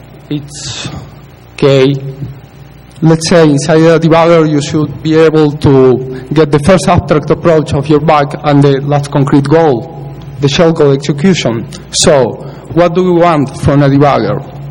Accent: Argentina; English is a second language; I'm from Argentina.

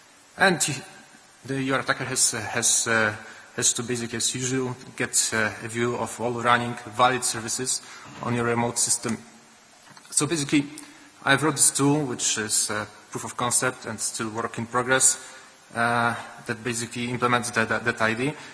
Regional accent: Poland; Hey, I'm from Poland.

